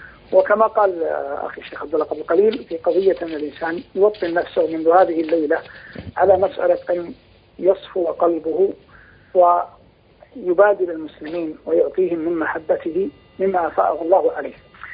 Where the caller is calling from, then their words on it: Medina, Medina Province, Saudi Arabia; أنا أكلمكم الآن من المدينة المنورة غير بعيد عن مسجد رسول الله صلى الله عليه وسلم